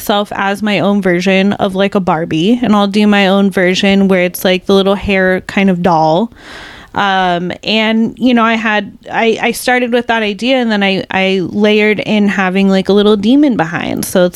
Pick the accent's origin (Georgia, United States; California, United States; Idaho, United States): California, United States; Modesto; born there; also born or lived in Ceres; I was born in Modesto. I lived in Ceres specifically, which almost no one knows where Ceres is. It's basically Modesto.